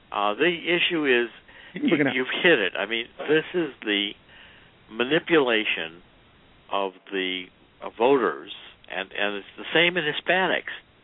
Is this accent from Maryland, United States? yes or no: no; East Cleveland, Ohio, United States; I was born in East Cleveland. You have to understand, I grew up on Ardenall Avenue in East Cleveland. I understand East Cleveland very, very well, having moved out of there and followed it in subsequent years.